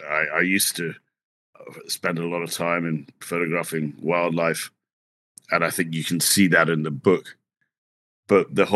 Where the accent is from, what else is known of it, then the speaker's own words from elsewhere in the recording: London, United Kingdom; There's London, which is my hometown, so that's an important one.